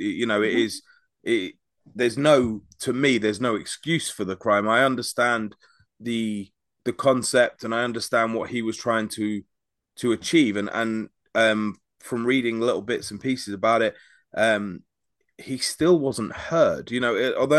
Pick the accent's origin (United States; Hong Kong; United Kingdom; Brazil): United Kingdom; Like I said, I come in from Britain